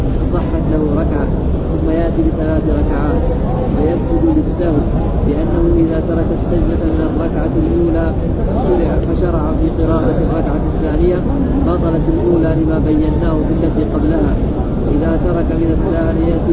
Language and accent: Arabic; Egypt; صيام أنا طبعاً من مصر.